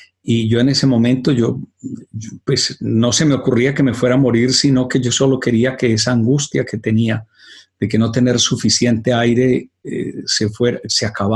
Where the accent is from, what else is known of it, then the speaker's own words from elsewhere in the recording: Urrao, Antioquia, Colombia; born there; cuando tenía 5 años, mi familia, vivíamos en un pueblecito que se llama Urrao. Yo nací en Urrao, en Antioquia, en las montañas de Colombia.